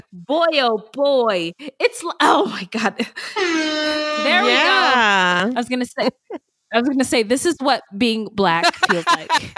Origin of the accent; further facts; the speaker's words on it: California, United States; when I was growing up in the Bay Area in the 90s